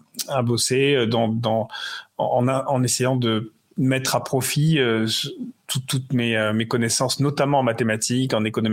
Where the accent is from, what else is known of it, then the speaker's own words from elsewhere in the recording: Marseille, Provence-Alpes-Côte d'Azur, France; born there; now in Paris, France; je suis né à Marseille il y a longtemps maintenant. Trop longtemps. Et donc, je suis un provincial qui est monté à Paris, comme on dit, de façon un peu balsacienne. J'ai vécu les 20 premières années de ma vie dans la cité phocéenne à Marseille.